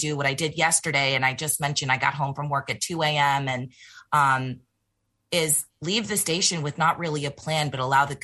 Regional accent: Buffalo, New York, United States; I was born and raised in Buffalo. My family is in Buffalo. I went to school in Buffalo. I to church in Buffalo and only moved away for school and came back to pursue, you know, my professional career.

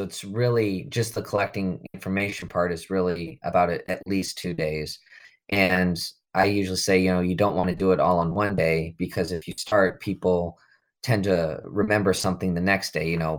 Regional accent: Bowbells, North Dakota, United States; I'm from Bow Bells, North Dakota, and from German with a little Norwegian ancestry, from pig hocks and sauerkraut.

